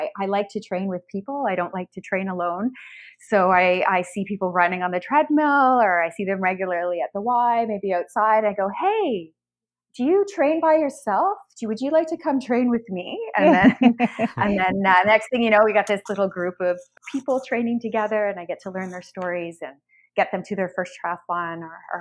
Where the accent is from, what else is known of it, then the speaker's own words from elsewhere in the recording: London, Ontario, Canada; I grew up in London, Ontario